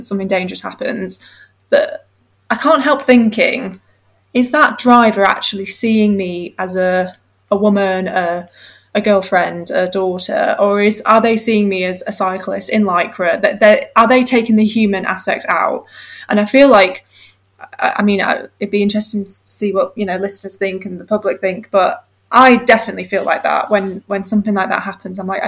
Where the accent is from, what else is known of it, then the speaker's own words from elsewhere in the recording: Wakefield, Yorkshire and the Humber, United Kingdom; like I'm originally from Wakefield